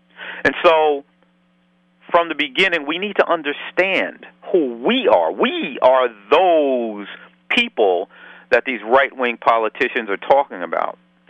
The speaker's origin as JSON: {"language": "English", "town": "Peekskill", "region": "New York", "country": "United States", "tie": "born or raised there", "said": "successful in Peekskill against some of the ugliest elements in the history of that city, Peekskill, my hometown?"}